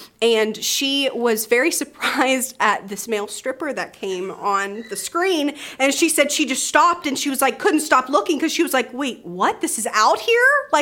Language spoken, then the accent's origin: English; Nashville, Tennessee, United States; So we're from Nashville, Tennessee, in the States, and Nashville is a hard industry to perform in.